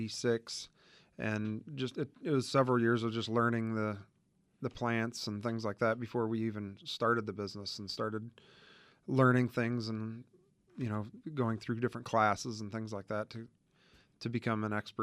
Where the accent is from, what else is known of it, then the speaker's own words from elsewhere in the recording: Indiana, United States; We grew up in Indiana and both actually graduated from Purdue. And back there, trees are real.